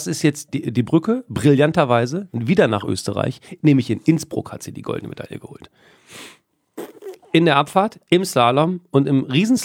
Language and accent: German; Hildesheim, Lower Saxony, Germany; Ich komme aus Niedersachsen. Der höchste Punkt in meiner Stadt Hildesheim